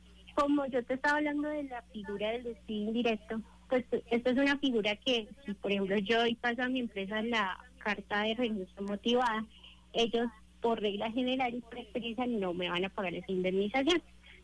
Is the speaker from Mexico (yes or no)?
no; Colombia; el llamado es a ser solidarios todos como sociedad, como colombianos